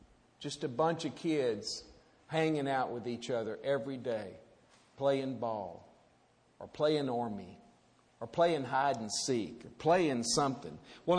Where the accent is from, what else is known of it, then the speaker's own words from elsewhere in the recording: Port Arthur, Texas, United States; But it reminds me of growing up in Park Place 1 in Port Arthur, Texas. Park Place 1 was a community of three.